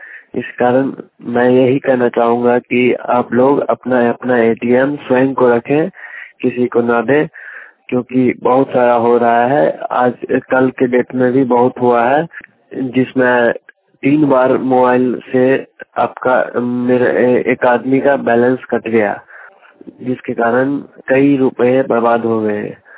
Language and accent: Hindi; Bihar, India; बेनीपट्टी प्रखंड के नवकरी गांव से बोल रहा हूँ। मैं मधुबनी डिस्ट्रिक्ट के रहने वाला हूँ।